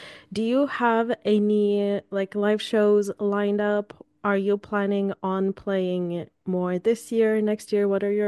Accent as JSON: {"language": "English", "country": "Turkey", "tie": "born or raised there", "said": "In Turkey."}